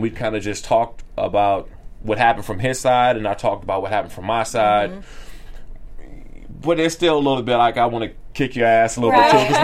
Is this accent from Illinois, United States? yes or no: no; Maryland, United States; I'm from Maryland and I'm from the DMV area, right? Mm-hmm. I'm from the East Coast.